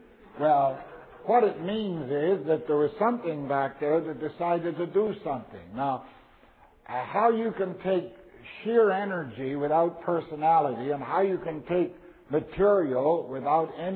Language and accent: English; Canada; I was raised in the Canadian prairies at 40 below at Christmas time with snowmen and all that sort of thing.